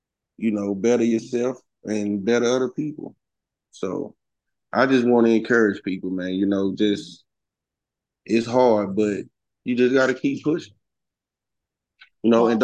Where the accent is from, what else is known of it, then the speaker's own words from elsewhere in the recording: Louisiana, United States; Right. I'm from Louisiana. I just moved out here this year.